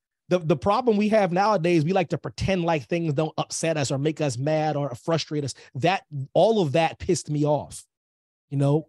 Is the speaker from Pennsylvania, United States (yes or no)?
yes; Pennsylvania, United States; Pennsylvania is my home state, military kid and whatnot, but Pennsylvania is my home for various reasons, family ties, the most time I've spent in a single pace without moving around with the military fam was in Pennsylvania.